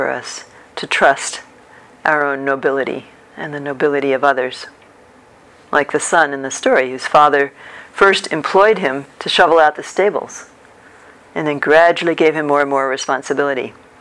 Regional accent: United States; I grew up in the States

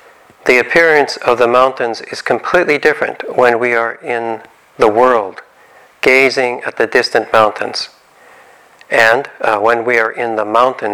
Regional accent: Calgary, Alberta, Canada; Growing up in Calgary, the Rockies were only a couple of hours away

